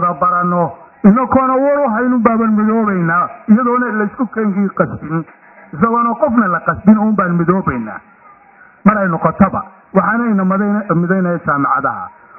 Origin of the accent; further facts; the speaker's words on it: Awdal, Somalia; Camud University waxay ku taalaa gobolka Awdal oo anigu ka socdo oo meesha aan ku dhashay ah.